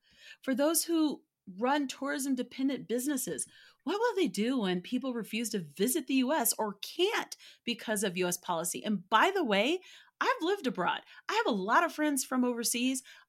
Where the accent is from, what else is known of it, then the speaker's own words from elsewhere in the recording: United States; for the first time in my life as an American, I experienced being pitied because of the country that I'm from.